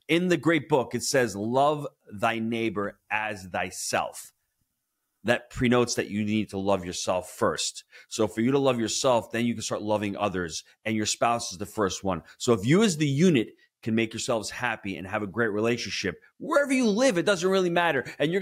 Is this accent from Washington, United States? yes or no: no; New York, United States; I'm a New Yorker, born, bred. I'm never going to leave. There is no way I'm leaving New York.